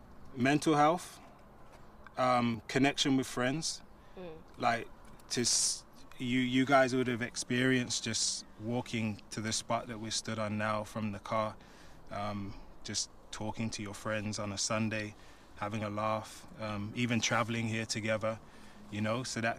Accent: Birmingham, West Midlands, United Kingdom; born there; moved away; So I'm born in the UK in a wonderful, beautiful place called Birmingham. Yeah, and then I moved out here about 10 years ago.

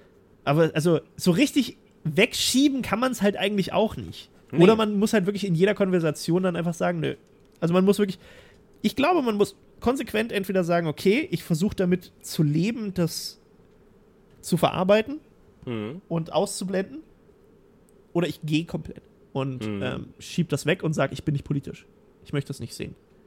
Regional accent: Thuringia, Germany; Ich meine, ich bin aus Thüringen, ja.

